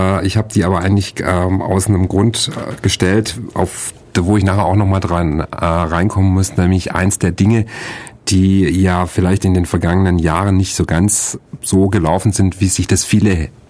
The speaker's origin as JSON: {"language": "German", "region": "Lake Constance", "country": "Germany", "said": "Also ich habe das zum Beispiel so am Bodensee, wo ich herkomme, sehr stark erlebt"}